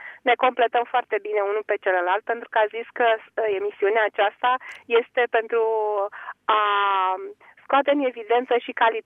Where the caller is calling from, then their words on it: Buzău, Buzău County, Romania; de la Buzău.